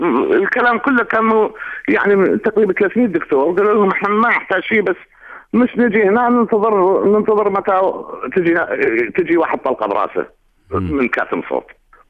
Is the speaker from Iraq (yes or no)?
yes; Iraq; انا عراقي وقدري على العراقي